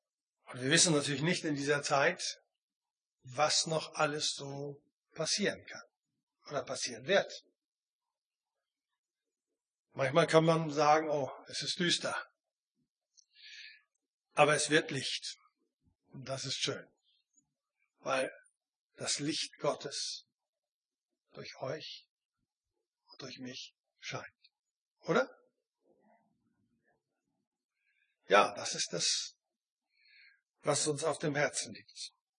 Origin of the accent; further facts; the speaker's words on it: Neumünster, Schleswig-Holstein, Germany; Ich bin eigentlich auch Holsteiner. Ich komme aus Neumünster, da bin ich groß geworden, aufgewachsen